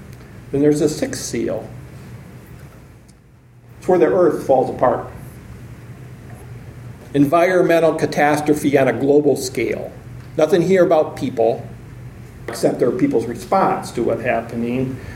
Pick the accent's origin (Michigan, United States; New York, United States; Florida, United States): Michigan, United States; I grew up in Michigan, so I remember I was in California the first time I experienced an earthquake.